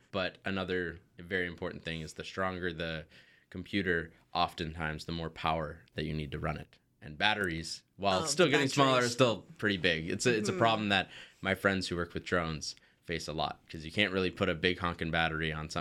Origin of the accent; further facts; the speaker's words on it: Newfoundland and Labrador, Canada; Like, I'm from Newfoundland originally, so, you know, big tie to the water and the oceans and boating industry there.